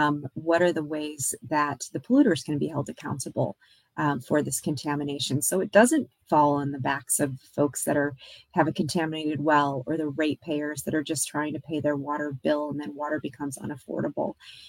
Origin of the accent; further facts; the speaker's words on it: Michigan, United States; just like in my home state of Michigan, where you've got a lot of folks on drinking water wells